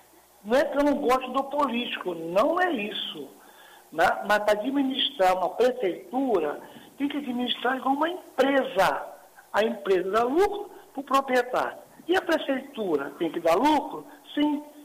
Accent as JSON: {"language": "Portuguese", "country": "Brazil", "said": "eu não sou contra a bandeira verde e amarela, até porque eu sou brasileiro."}